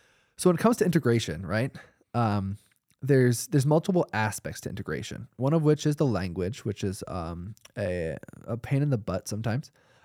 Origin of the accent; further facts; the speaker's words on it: United States; first language English; now in Germany; And I come from the States, right? I have the privilege that my mother tongue is oftentimes the second language learned from somebody, right?